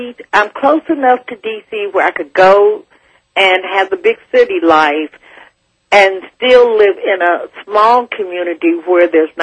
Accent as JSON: {"language": "English", "region": "East Coast", "country": "United States", "tie": "born or raised there", "also_born_or_lived": "Los Angeles", "said": "Well, my family is basically, I grew up on the East Coast."}